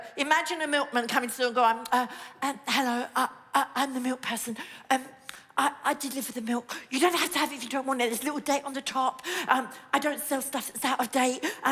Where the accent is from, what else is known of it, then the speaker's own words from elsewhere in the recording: England, United Kingdom; You know, I come from England and we have milk persons.